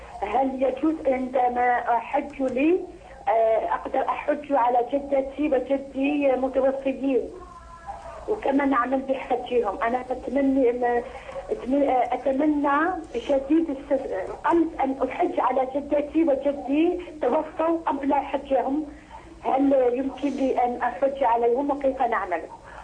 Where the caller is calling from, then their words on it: France; من فرنسا وأطرح سؤال للشيخة.